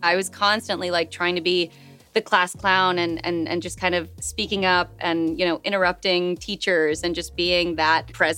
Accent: San Antonio, Texas, United States; also born or lived in India; You know, I grew up in Texas, in San Antonio. But before that, my entire family was born in India, including me. We immigrated when I was maybe like 2 years old.

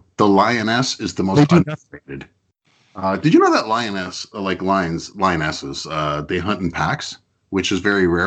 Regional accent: Canada; as a Canadian

